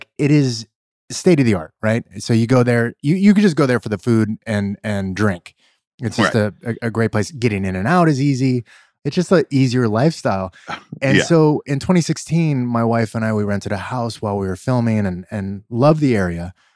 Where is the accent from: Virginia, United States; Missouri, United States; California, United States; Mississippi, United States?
California, United States; Los Angeles; I'm born and raised in Los Angeles. I love California.